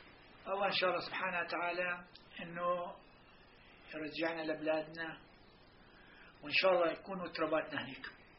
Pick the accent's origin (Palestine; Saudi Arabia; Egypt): Palestine; اما نحن فلسطينية لحالنا بنقدر نزول اسرائيل؟